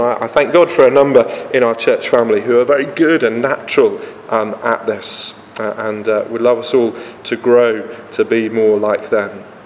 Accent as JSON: {"language": "English", "country": "United Kingdom", "said": "You know, as British people, we're not very good at talking about money."}